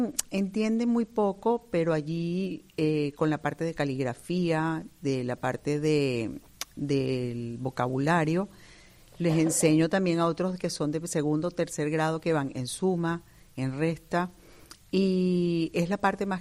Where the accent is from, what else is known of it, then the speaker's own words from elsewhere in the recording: Venezuela; now in Spain; De Venezuela. Soy de Venezuela, italiana. Mis padres emigraron a Venezuela y me ha tocado venir aquí a España